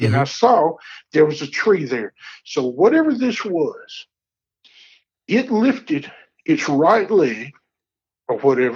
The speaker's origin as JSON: {"language": "English", "region": "Southern United States", "country": "United States", "tie": "born or raised there"}